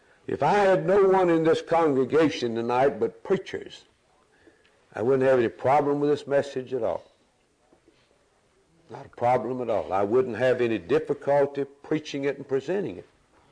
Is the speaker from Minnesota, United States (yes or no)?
no; Alabama, United States; Doris and I grew up in Alabama, and that's my home state. I still love my home state.